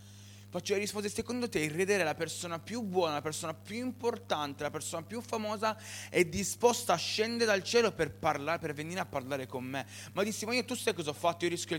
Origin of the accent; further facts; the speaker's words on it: Turin, Piedmont, Italy; Io sono di Torino.